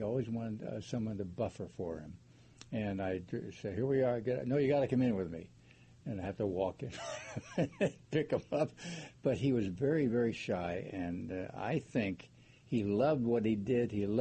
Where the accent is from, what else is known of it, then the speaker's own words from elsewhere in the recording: San Francisco, California, United States; And I was a kid growing up in San Francisco, and he hit the big leagues.